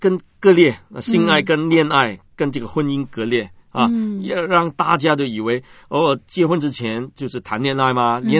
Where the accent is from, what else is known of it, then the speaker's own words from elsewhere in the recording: Hong Kong; 其实呢，我们香港人呢，我们是都应该负责任的